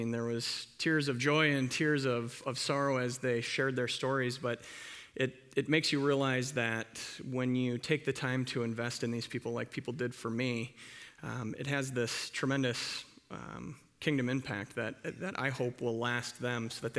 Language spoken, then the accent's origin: English; Sioux Falls, South Dakota, United States; Yeah, so when I was growing up in Sioux Falls, my folks would drop my sisters and I off for Sunday school in the morning